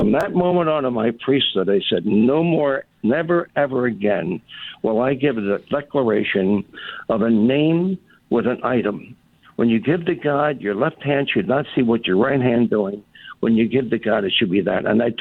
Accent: Philadelphia, Pennsylvania, United States; I'm from Kensington. They cussed me more than if I got cussed from K&A. I was so ticked. I actually one time went to my. I'm a tough kid from the streets of Philly.

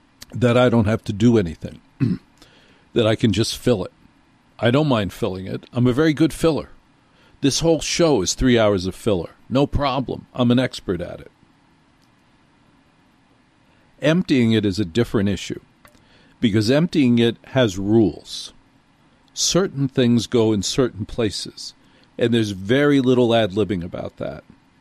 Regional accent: Maplewood, New Jersey, United States; I grew up in Maplewood, New Jersey. The northeast corner of the state, 20 minutes from Manhattan.

